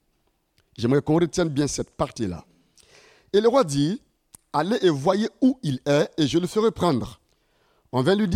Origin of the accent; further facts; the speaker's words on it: Ouagadougou, Centre, Burkina Faso; Je viens du Burkina Faso, un petit pays situé en Afrique de l'Ouest, précisément à Ouagadougou.